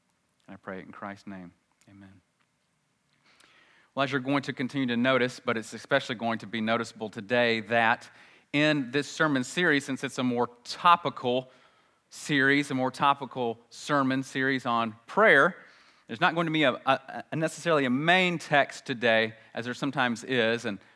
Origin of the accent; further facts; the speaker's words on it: Alabama, United States; born there; I was born here in Alabama, as a lot of you were.